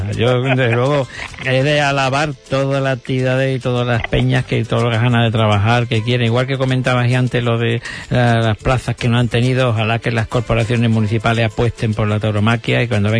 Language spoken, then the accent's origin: Spanish; Chiclana de la Frontera, Andalusia, Spain; lo más seguro es que me traslade a Chiclana, allí a mi tierra que he estado tantísimos años